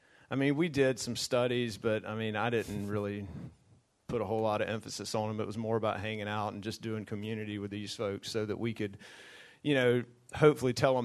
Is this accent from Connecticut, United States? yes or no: no; Alabama, United States; No, we're from Alabama. I grew up in North Alabama.